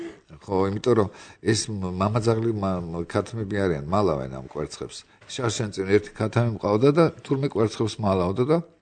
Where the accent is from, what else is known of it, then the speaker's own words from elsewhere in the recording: Tbilisi, Georgia; მე მთელი ბავშვობა სულ არასოდეს მე თბილისელი ვარ და სოფელი არ მქონია